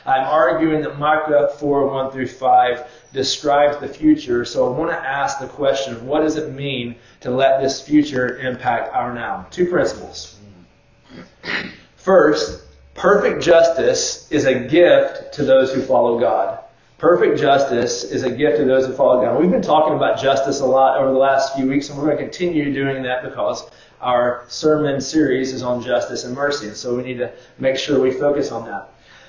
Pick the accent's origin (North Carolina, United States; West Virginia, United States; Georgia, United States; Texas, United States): North Carolina, United States; But I'm a mountain boy. You folks understand that. And I am one of those people. I was raised in North Carolina, and our highest mountain, Mount Mitchell, is only 6,700 feet.